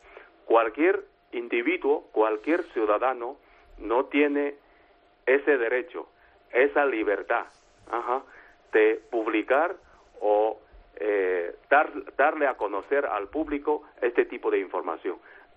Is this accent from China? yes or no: yes; China; Spanish is a second language; como individuos, como ciudadanos chinos, hemos expresado nuestro profundo pésame